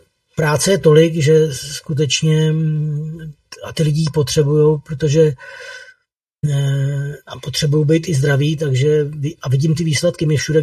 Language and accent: Czech; Prague, Czechia; jsem teda z Prahy, na Praze 4 máme jako ambulanci